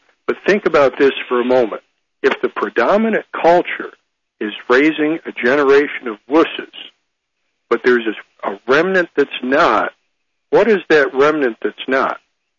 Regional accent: United States; Most Americans, no matter where we grew up in America, had that same sort of background, and we need to bring that back.

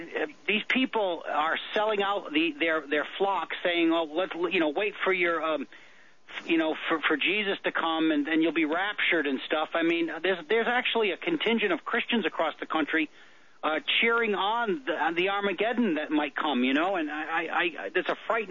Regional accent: Massachusetts, United States; we're both originally from Massachusetts. You're calling your show's originates in Massachusetts. I come from a small town in Mass, and it's a community where, you know, if you grew up there, you know the policeman in the town.

